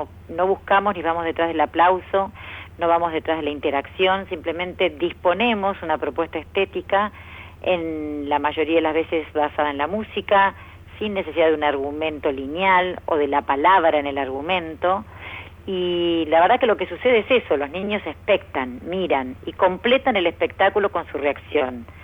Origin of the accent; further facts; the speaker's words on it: Buenos Aires, Argentina; y yo me crié acá en Buenos Aires